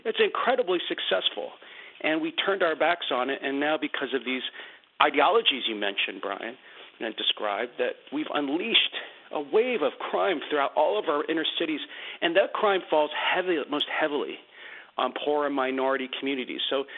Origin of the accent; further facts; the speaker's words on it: Philadelphia, Pennsylvania, United States; including my home city where I grew up in Philadelphia